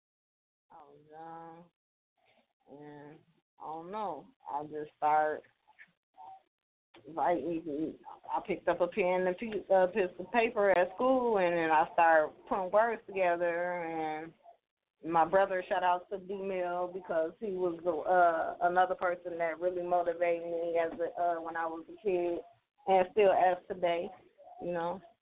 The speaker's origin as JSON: {"language": "English", "town": "Minneapolis", "region": "Minnesota", "country": "United States", "tie": "born or raised there", "said": "Southside, Minneapolis, 22nd in Chicago."}